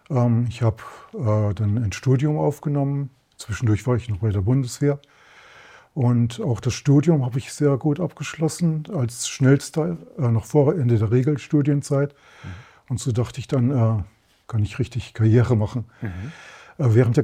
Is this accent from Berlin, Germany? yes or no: no; Spork, North Rhine-Westphalia, Germany; born there; Ich bin geboren auf dem Land in der Nähe von Bocholt, in Spork. Direkt an der holländischen Grenze lag das.